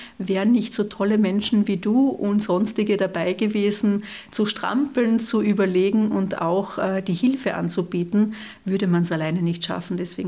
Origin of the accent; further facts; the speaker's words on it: Carinthia, Austria; weil er für mich als Kärntnerin natürlich eine andere Bedeutung noch hatte